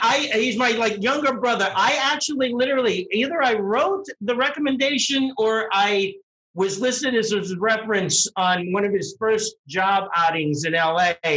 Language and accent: English; Pittsburgh, Pennsylvania, United States; maybe I'll make my trip from New Jersey out to my hometown area in Pittsburgh